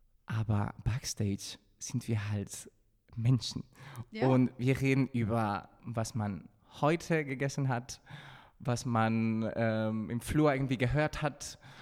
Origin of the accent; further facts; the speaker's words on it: Spain; Und ich bin auch Spanier, also ich mag meine Siesta.